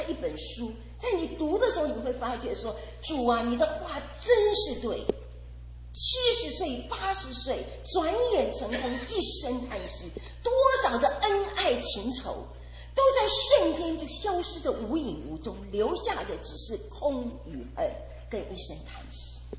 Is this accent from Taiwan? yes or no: yes; Taiwan; 我是在台湾长大的，前几年我常常回台湾